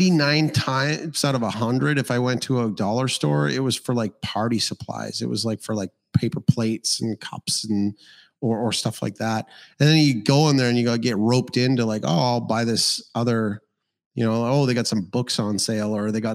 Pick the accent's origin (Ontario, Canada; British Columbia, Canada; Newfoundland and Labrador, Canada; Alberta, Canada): Alberta, Canada; Calgary; we had a place when I was growing up in Calgary, and it was our local.